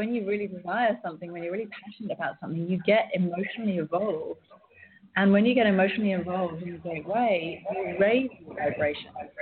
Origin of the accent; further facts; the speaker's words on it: England, United Kingdom; like being English as well, I used to have this big thing about, you know, desire